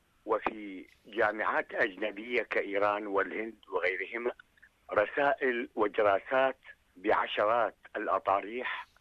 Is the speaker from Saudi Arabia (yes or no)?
no; Samawah, Al-Muthanna Governorate, Iraq; born there; وليس على شارع مهم في مسقط رأسي مدينة السماوة